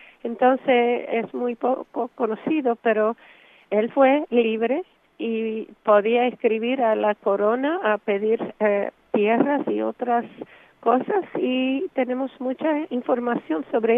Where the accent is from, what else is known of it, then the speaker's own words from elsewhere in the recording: Dominican Republic; yo creo que fue mi niñez en la República Dominicana.